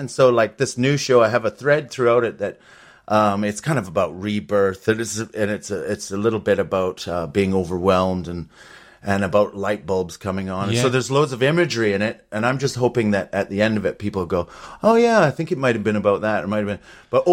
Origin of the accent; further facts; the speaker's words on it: Canada; Yeah, just a cultural wasteland, of course. Probably idyllic.